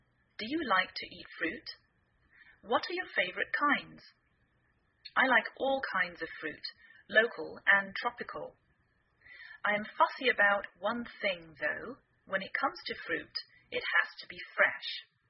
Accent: England, United Kingdom; now in United States

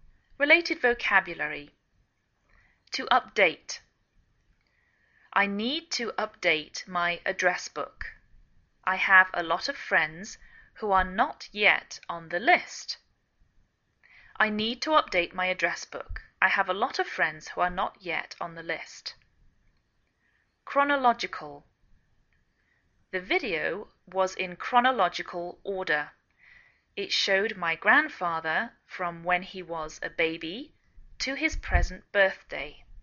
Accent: England, United Kingdom; now in United States

